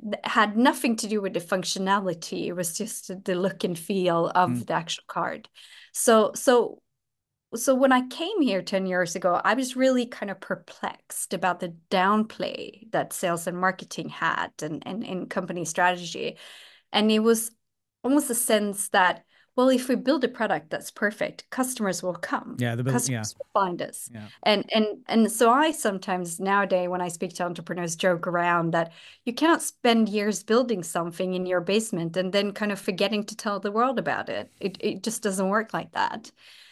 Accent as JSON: {"language": "English", "country": "Sweden", "tie": "born or raised there", "also_born_or_lived": "London / United States", "second_language": "English", "moved": "as an adult", "said": "although I am Swedish, born and raised, I moved away from Sweden when I was 19 years old to go to university. I studied in London, and then I essentially was away from Sweden for 13 years"}